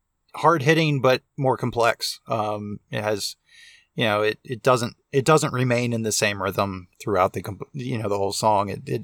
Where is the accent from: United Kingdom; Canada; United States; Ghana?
United States; Southeast; And, you know, growing up in the Southeast, it's relevant.